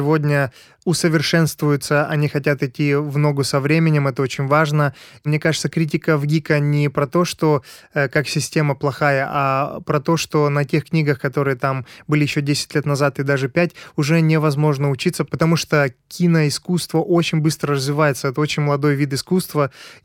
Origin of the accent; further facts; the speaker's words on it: Transnistria, Moldova; now in Moscow, Russia; вот я тут сижу в Москве, сейчас получаю какие-то новые знания, но при этом я из Приднестровья, где своя какая-то эстетика, свой мир